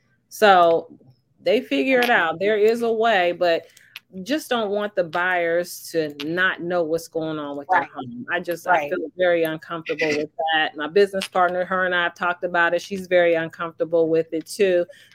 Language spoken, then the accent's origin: English; Jamaica; I came from Jamaica.